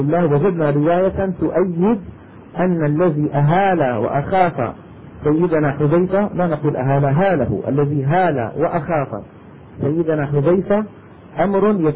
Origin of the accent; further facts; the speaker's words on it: Damascus, Damascus Governorate, Syria; أنا مثلا دمشقي